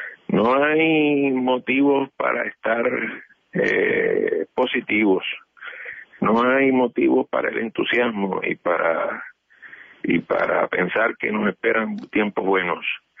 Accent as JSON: {"language": "Spanish", "region": "New York", "country": "United States", "tie": "born there", "said": "Yo nací en Nueva York."}